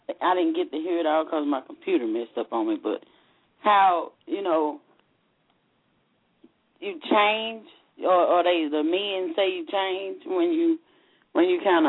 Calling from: Mississippi, United States; I'm calling from Mississippi.

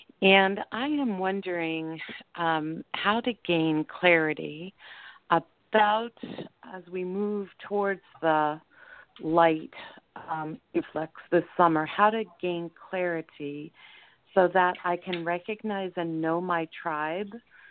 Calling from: Colorado, United States; I am calling from Colorado.

